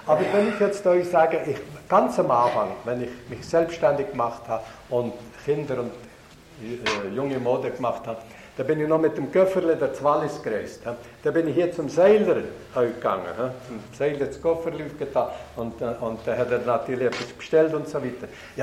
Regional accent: Valais, Switzerland; Also, ich bin ein Walliser, der wohl in der Fremde verwurzelt ist, aber das Herz ist daheim geblieben.

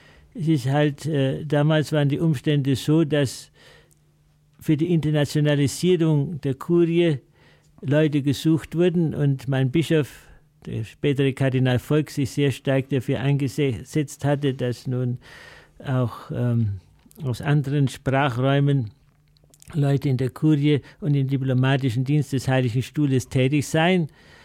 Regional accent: Nuremberg, Bavaria, Germany; born there; Ich bin Deutscher, ich bin in Nürnberg geboren, im schönen Bayernland, auch wenn von Oberbayern her gesehen Nürnberg schon fast Preußen ist, aber immerhin doch noch Bayern, geografisch zumindest.

